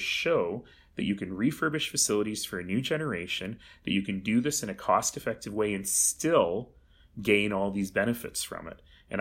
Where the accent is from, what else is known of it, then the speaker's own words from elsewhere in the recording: Calgary, Alberta, Canada; Let's not forget, like, we're so Canadian about this.